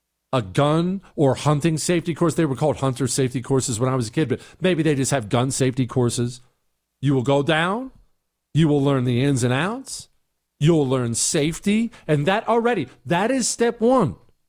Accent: Montana, United States; Different people had different upbringing. I was raised in Montana. I was raised on that stuff.

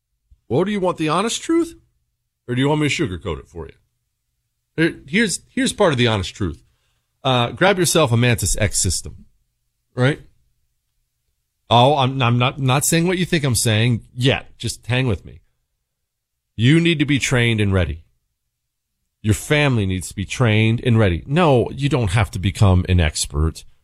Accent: Montana, United States; I grew up in Montana. We'd always go hiking and hunting in the mountains

